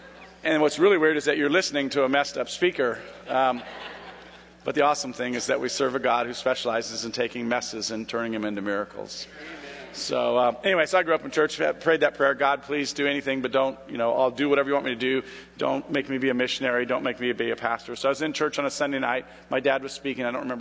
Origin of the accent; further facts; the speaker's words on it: California, United States; I grew up wanting to be a pro baseball player, and I grew up in Southern California.